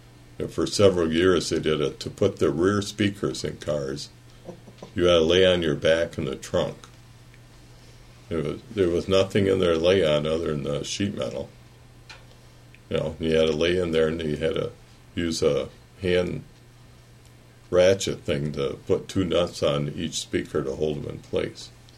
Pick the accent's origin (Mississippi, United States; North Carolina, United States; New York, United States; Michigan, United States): Michigan, United States; DeWitt; born or raised there; also born or lived in Lansing